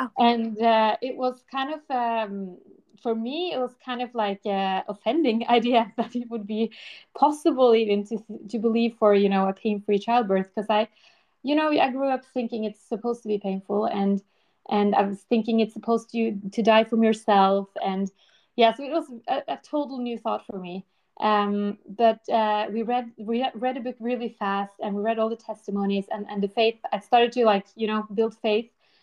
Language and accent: English; Norway; and I'm from Norway.